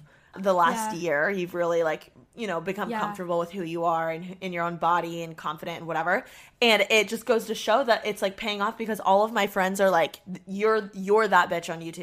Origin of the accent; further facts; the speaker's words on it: Indiana, United States; I'm from Indiana. So, like, I love a true Midwestern guy.